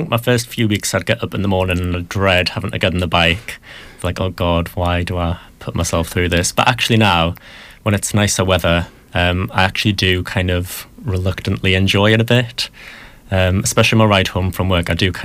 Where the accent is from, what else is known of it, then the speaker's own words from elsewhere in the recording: Newcastle, North East England, United Kingdom; I am. I'm from Newcastle originally.